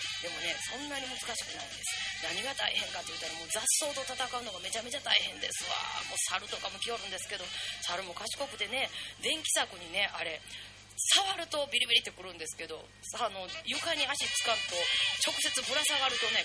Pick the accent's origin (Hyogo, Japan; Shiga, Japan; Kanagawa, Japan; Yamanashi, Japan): Shiga, Japan; FM 草津、毎週のこのお時間は滋賀県生まれの滋賀県育ち農村ソウルシンガーの … がお送りするハッピーミュージックアワー